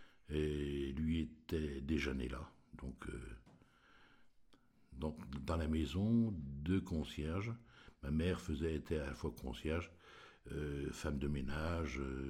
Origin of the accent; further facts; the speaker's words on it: Rissay, France; born there; Je suis né au Rissay, le 12 février 45, tout près d'ici. Et je suis un riston un peu chauvin.